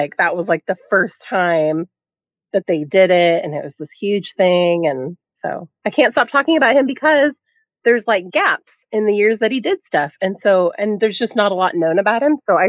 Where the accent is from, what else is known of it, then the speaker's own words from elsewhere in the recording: Portland, Oregon, United States; I'm from Portland, so another Portland true crime podcast.